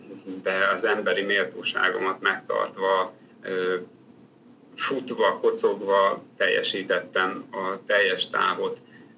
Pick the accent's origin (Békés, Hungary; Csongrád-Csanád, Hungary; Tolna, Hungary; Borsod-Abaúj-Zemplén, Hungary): Csongrád-Csanád, Hungary; Szeged; born there; A szülővárosom Szeged önkormányzata támogatott egyedül.